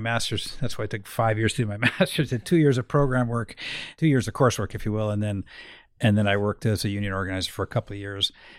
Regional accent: Vancouver, British Columbia, Canada; I think some people know who I am anyway. I grew up in East Vancouver and I'm still living there.

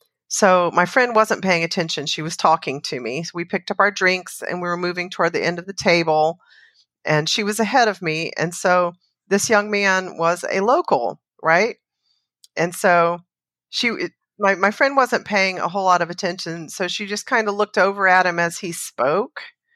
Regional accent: Southern United States, United States; accent: Southern; I went to a lot of trouble to scrub a lot of my accent away when I was younger so that I wouldn't get the response that many people have to women with a Southern accent

